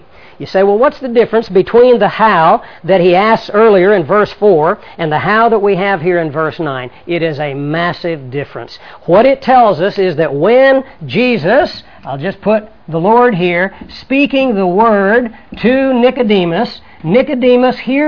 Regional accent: Kansas, United States; I grew up in Kansas, and Kansas for the most part is flat, and it's in the Great Plains

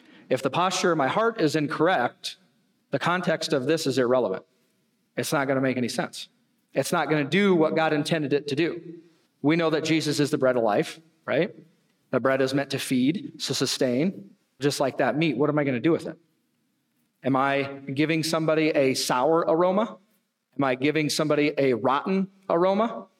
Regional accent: United States; We deserve all of these things because I'm an American and I deserve it.

